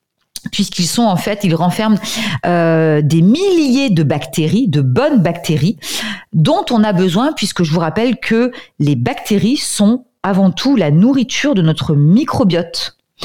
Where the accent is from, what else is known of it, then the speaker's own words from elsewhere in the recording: France; Mais nous, si on revient chez nous en France, les produits fermentés qu'on consomme tous ou plus ou moins régulièrement